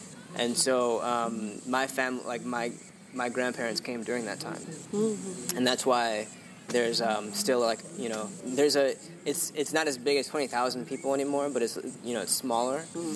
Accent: Chicago, Illinois, United States; I grew up in the Chicagoland area. And, you know, I spent some time on the west coast of the United States for college. I spent 1 year studying abroad in Japan. And then I returned to Chicago

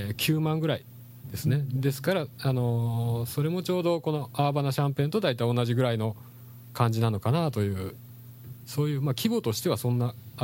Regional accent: Kansai, Japan; 実はあの生まれ育ちは関西なんですけどもね

